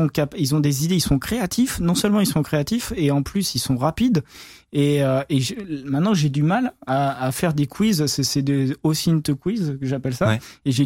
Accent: France; moi, je suis français

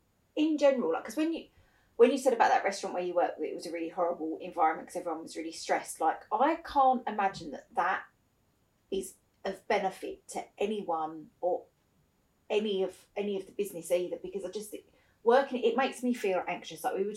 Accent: Basildon, East of England, United Kingdom; I'm from Basildon

